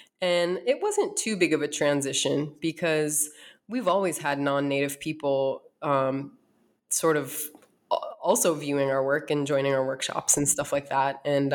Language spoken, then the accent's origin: English; North Dakota, United States; Yeah, so I was born and raised in North Dakota. I am an enrolled member of the Turtle Mountain Band of Chippewa.